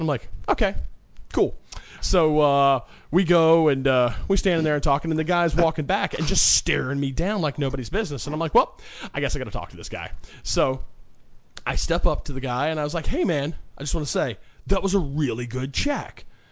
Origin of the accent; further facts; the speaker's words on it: North Carolina, United States; I said, hey … I'm from Carolina.